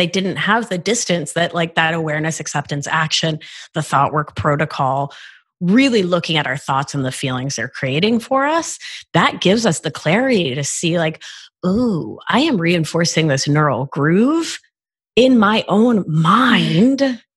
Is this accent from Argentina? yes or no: yes; Argentina; I'm just lucky that I'm from Argentina, that my immigrant parents spoke to me in Spanish.